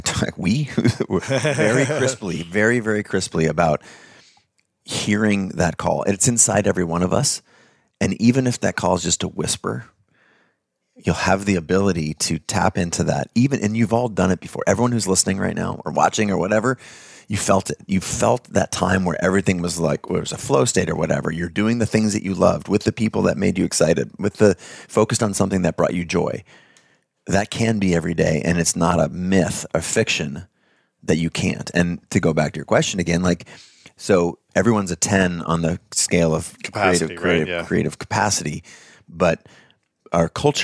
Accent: United States; born there; To be crystal clear, I'm white. I'm male. I was born in America.

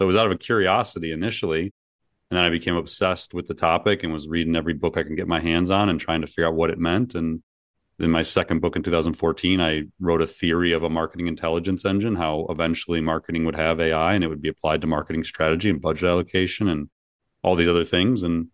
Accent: Cleveland, Ohio, United States; I grew up in Cleveland, which is where my business still is. We're in downtown Cleveland, probably about 7 miles from where I grew up. We didn't have much.

